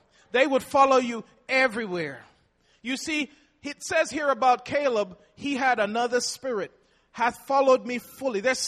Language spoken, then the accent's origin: English; Jamaica; I can remember as a little toddler, about 3 years old, growing up in Jamaica